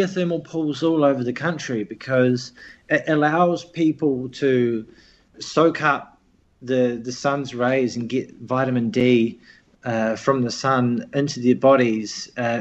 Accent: Christchurch, Canterbury, New Zealand; now in Iceland; I mean, I grew up in Christchurch, and we used to have really nice pure water there, so.

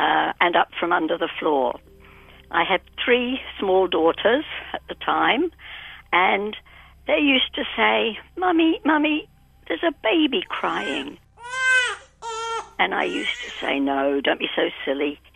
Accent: New Zealand; born there; also born or lived in Shetland Islands; now in Russell, New Zealand; I live in Russell now, although I have spent most of my life overseas. I was born in New Zealand. And my last long-term residence was in the Shetland Islands

